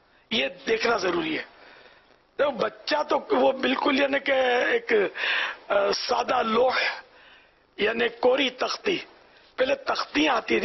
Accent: Karachi, Sindh, Pakistan; حیدرآباد رہے پھر کراچی میں آ گئے، اور جس گھر میں پیدا ہوا وہ بھی مطلب اولڈ سٹی ایریا میں تھا، لیکن پھر دوسرا گھر گاؤں گلی میں لیا، چھ مہینے کی عمر تھی مجھے

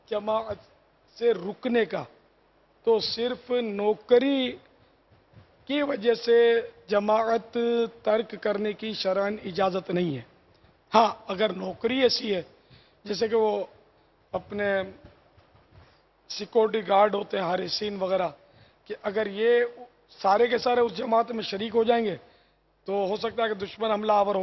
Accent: Pakistan; اب پاکستان کا جھنڈا تو ہم پاکستانی ہیں تو لگائیں گے ہی نظر، پاکستان کی پیدائش ہے میری، تو ہمارا وطن ہے.

